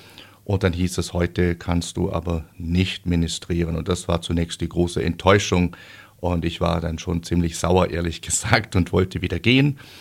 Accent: Bad Waldsee, Baden-Württemberg, Germany; tatsächlich bin ich aufgewachsen in einer Kleinstadt in Oberschwaben, wo der Glaube eigentlich eine positive Selbstverständlichkeit war und zu unserem Leben gehört hat

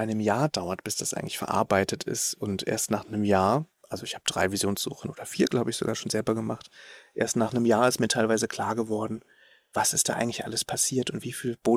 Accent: Cologne, North Rhine-Westphalia, Germany; früher in Köln, ich bin ja gebürtiger Kölner, als ich da noch gelebt habe in der Stadt, im Moloch

